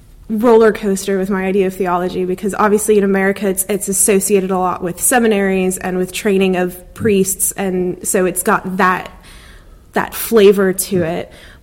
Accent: Jacksonville, Florida, United States; I grew up around Jacksonville, which is on the coast more.

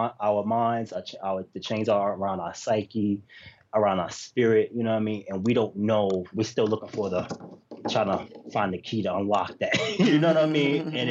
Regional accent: Yonkers, New York, United States; I grew up right around the corner from School Street. You know what I mean? In Yonkers, New York, where … grew up at.

